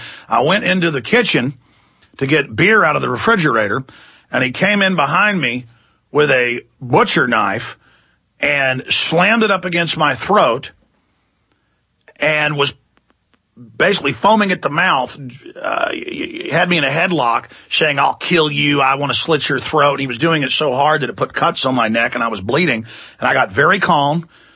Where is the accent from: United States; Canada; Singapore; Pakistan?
United States; Dallas, Texas; I've not gone through, 1/100th of what people in the military have, but I grew up in Dallas.